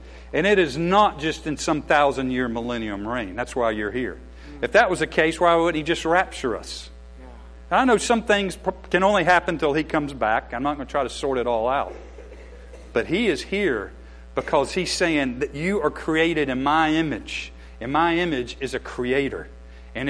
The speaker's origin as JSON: {"language": "English", "town": "Atlanta", "region": "Georgia", "country": "United States", "tie": "born there", "said": "Well, I was born in Atlanta. That was sort of Northwest Georgia."}